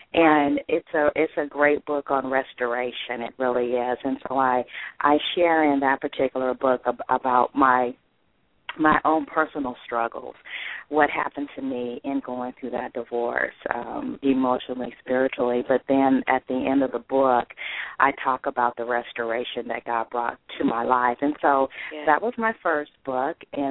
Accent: California, United States; now in Florida, United States; Well, I am originally from California and got married a couple of years ago. So now I live in sunny Florida.

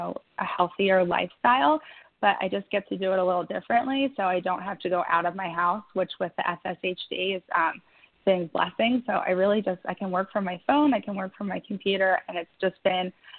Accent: Philadelphia, Pennsylvania, United States

